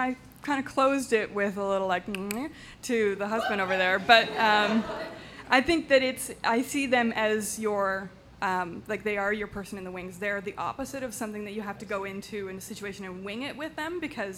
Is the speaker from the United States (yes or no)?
no; Canada; I will stop being so Canadian about it.